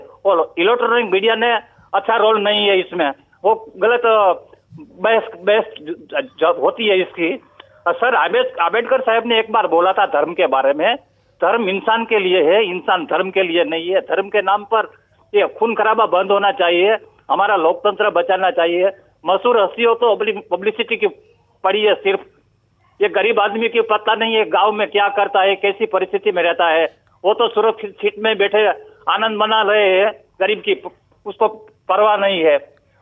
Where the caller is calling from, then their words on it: Gujarat, India; Sir मैं गुजरात से बोल रहा हूँ।